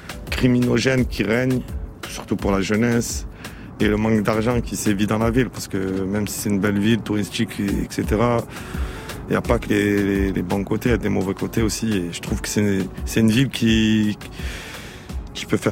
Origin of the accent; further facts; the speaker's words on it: Marseille, Provence-Alpes-Côte d'Azur, France; Je suis Marseillais avant d'être français, ouais. En plus, on est super fiers